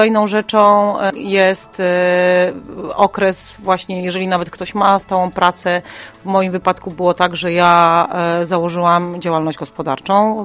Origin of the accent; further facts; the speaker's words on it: Opole Voivodeship, Poland; jestem ze wsi podopolskiej